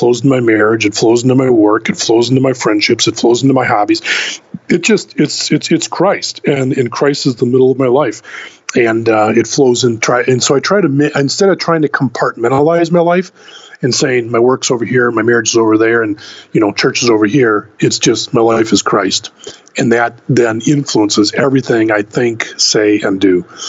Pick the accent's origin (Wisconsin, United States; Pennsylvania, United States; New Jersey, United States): Wisconsin, United States; And I think, you know, growing up in Wisconsin, one of my heroes and a lot of people's heroes is old Vince Lombardi, the coach of the Packers.